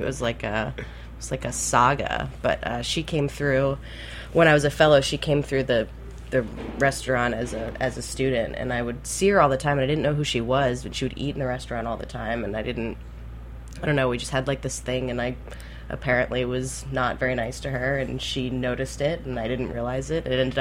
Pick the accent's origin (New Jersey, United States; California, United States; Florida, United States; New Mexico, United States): Florida, United States; Key West; because I grew up in Key West, and that was a big deal there.